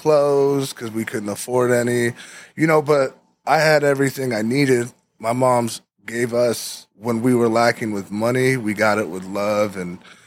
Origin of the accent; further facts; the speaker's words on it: Scottsdale, Arizona, United States; Yeah, Scottsdale, Arizona, 1987. Raised by a single mom, 5 kids, no high school diploma.